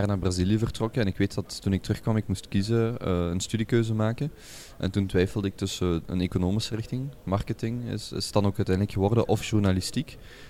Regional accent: Genk, Flanders, Belgium; afkomstig van Limburg, van Genk, zoals iedereen van uw luisteraars ongetwijfeld hoort. Ik ben pas 25 geworden in 2016. Ik kom van een gezin waar mijn vader en vaderskant Limburgse boeren zijn en mijn moederskant van Antwerpen komen.

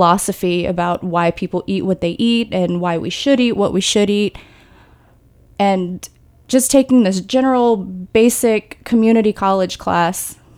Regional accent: Houma, Louisiana, United States; also born or lived in San Francisco; But I am from Houma, Louisiana. Okay. Which is a smaller city about 60 miles south of New Orleans.

